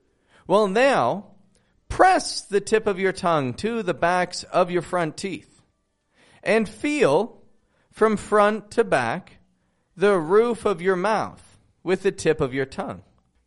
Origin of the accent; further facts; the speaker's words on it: Toronto, Ontario, Canada; now in Mexico; I'm from Toronto, Canada, living in Mexico